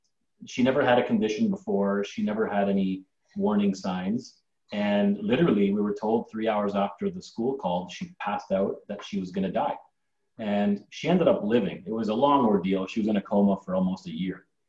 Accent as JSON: {"language": "English", "country": "Canada", "tie": "born or raised there", "said": "So I come from immigrant parents. I'm Greek descent, born and raised in Canada. But my mom and dad immigrated to Canada."}